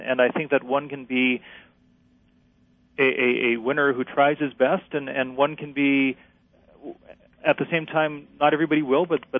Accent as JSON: {"language": "English", "town": "Seattle", "region": "Washington", "country": "United States", "tie": "born or raised there", "said": "But then again, I grew up in Seattle, so it was the Seahawks and Mariners."}